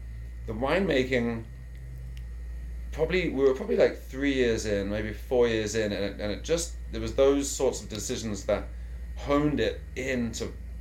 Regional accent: England, United Kingdom; now in San Diego, United States; I grew up in England, and so we'd watch the English football leagues

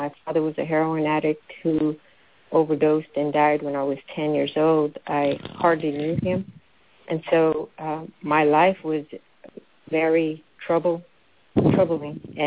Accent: San Jose, California, United States; also born or lived in Oakland; I can honestly say while I am born in California, I was born in Oakland and raised in East San Jose

